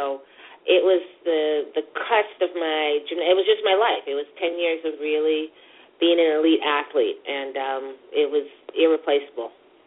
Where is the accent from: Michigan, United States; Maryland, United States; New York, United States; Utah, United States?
Michigan, United States; Detroit; My hometown, my heart.